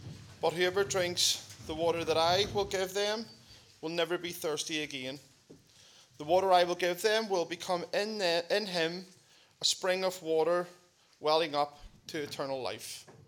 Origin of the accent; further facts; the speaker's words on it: Belfast, Northern Ireland, United Kingdom; I'm originally from Tullycarnet. I was the Tasmanian devil running around Tullycarnet estate